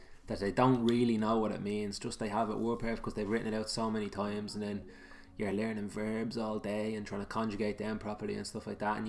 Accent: Clondalkin, Leinster, Ireland; I'm from Clondalkin.

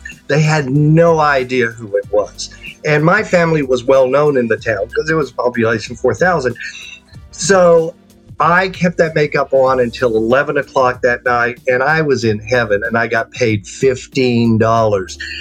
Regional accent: Atoka, Oklahoma, United States; I was raised in Atoka, Oklahoma, population 4,000. Okay, 4,000 people. Downtown was like two blocks, right?

